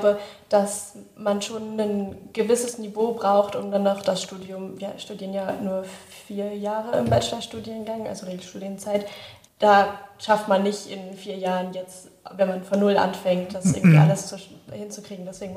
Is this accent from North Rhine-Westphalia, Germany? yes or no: no; Braunschweig, Lower Saxony, Germany; Ich komme aus Braunschweig.